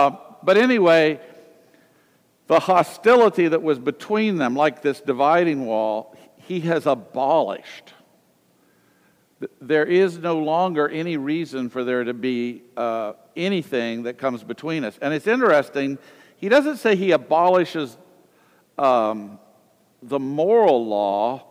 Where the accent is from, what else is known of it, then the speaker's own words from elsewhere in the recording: Southern US, United States; And actually, I grew up in the South in an era where there was quite a bit of prejudice, and I saw it in my own family